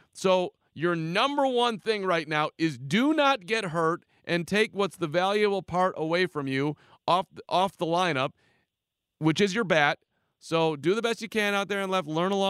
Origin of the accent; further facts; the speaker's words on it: Chicago, Illinois, United States; growing up in Chicago